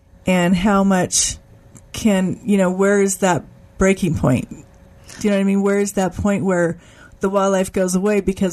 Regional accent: Fort Collins, Colorado, United States; And just so you know, I grew up in Colorado too.

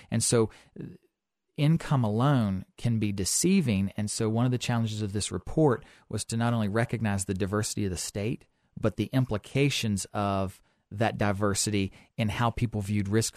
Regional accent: Stewart's Draft, Virginia, United States; That looks fundamentally different than if you live where I was born and raised in Stewart's Draft, Virginia, and make $60,000 a year.

